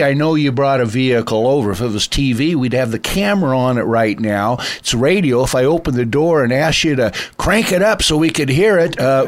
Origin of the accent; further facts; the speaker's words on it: Klamath Falls, Oregon, United States; You know, I grew up in Klamath Falls, and that's potato farms over there just south of Klamath Falls.